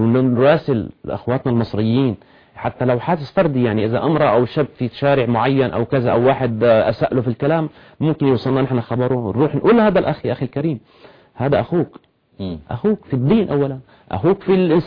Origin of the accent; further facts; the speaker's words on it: Syria; now in Egypt; احنا كجالية سورية حاليا وكهيئة لاجئين سوريين